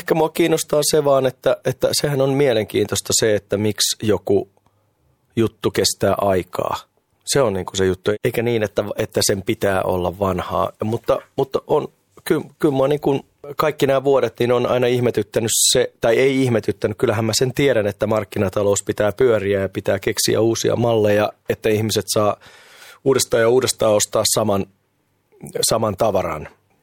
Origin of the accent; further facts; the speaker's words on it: Tampere, Pirkanmaa, Finland; Mä oon siis Tampereelta kotosi